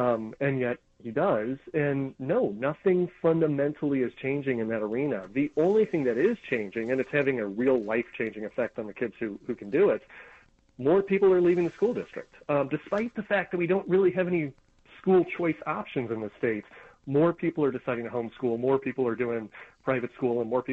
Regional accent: Denver, Colorado, United States; but also because I'm from Denver, Colorado. So my team is not doing that great nowadays.

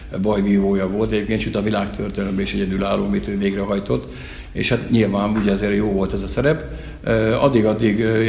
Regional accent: Eger, Heves, Hungary; now in Várpalota, Hungary; Egerben voltam nagyon sokáig, valóban így van, ott nevelkedtem, ott nőttem fel

